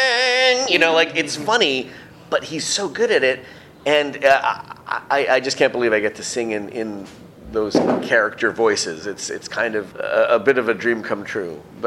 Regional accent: Philippines; now in Toronto, Canada; You'd think for me being a Filipino in this stint, I'd be good because I have a karaoke machine in my house back in Toronto.

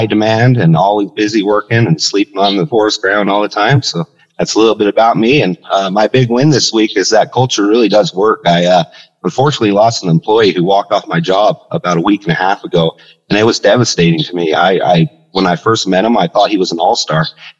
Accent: North Salt Lake, Utah, United States; I'm from North Salt Lake City, Utah.

